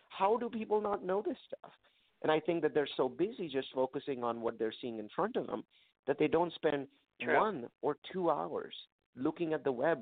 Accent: California, United States; You know, I'm from California. Wow. I'm from Silicon Valley.

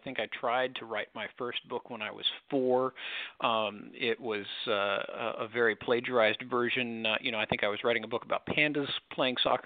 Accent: Missouri, United States; I read over the radio at the age of 12 in my hometown of Missouri, and so it was in high school.

